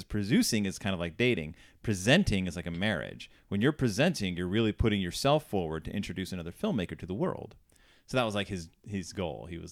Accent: Texas, United States; As a Mexican growing up in Texas, I will tell you right now that saying Spanish was just a general term we used.

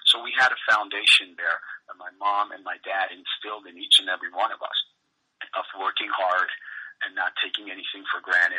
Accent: Montreal, Quebec, Canada; also born or lived in Guyana; I grew up in Montreal playing hockey because I'm an immigrant. I'm from Guyana.

